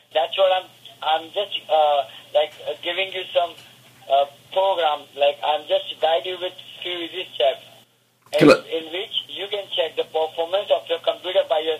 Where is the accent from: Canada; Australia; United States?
Australia; Perth, Western Australia; now in Oxford, United Kingdom; I'm from Australia. I'm from Perth, Australia. I'm an Australian.